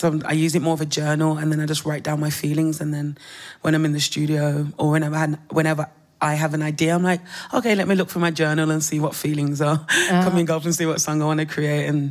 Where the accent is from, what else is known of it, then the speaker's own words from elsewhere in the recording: Birmingham, West Midlands, United Kingdom; now in Berlin, Germany; Absolutely, I'm from Birmingham and I've moved around a little bit